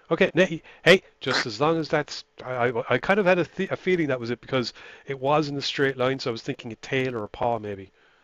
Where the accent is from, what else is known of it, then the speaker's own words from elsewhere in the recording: Ireland; I'm Irish.